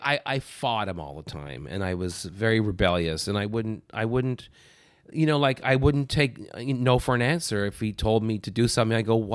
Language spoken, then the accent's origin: English; Ontario, Canada; also born or lived in North Bay; I grew up in Canada. I grew up in two places. The first 9 years, North Bay, which is a small town in northern Ontario, like idyllic.